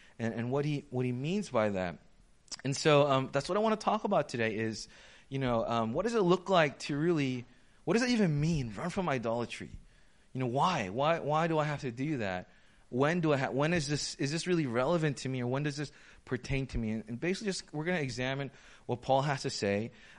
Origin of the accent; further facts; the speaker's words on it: United States; Because we're American and, you know, they're Filipinos